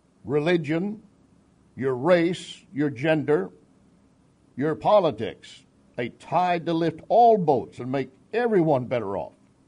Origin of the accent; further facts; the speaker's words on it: Austin, Texas, United States; born there; Austin, Texas, my home state. Austin itself, the city of my birth.